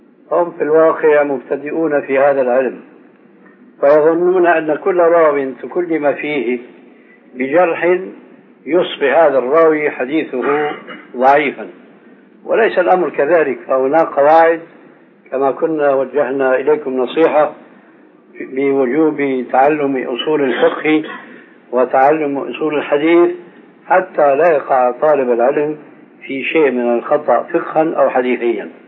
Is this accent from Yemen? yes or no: no; Syria; وهذا كانوا إلى عهد قريب عندنا في سوريا